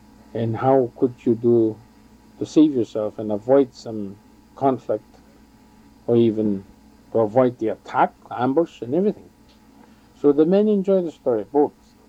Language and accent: English; Peawanuck, Ontario, Canada; from Bewanek, Ontario.